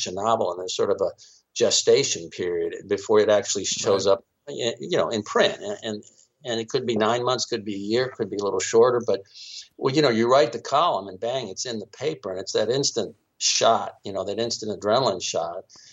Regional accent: Fort Lauderdale, Florida, United States; I was born and raised down here in Florida, and I felt lucky to be able to to write for what was sort of my hometown newspaper. I grew up in the Lauderdale area

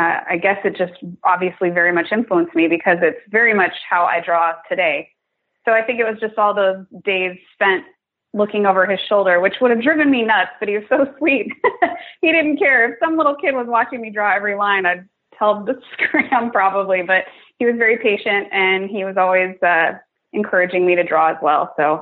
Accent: Salt Lake City, Utah, United States; I grew up in Salt Lake City.

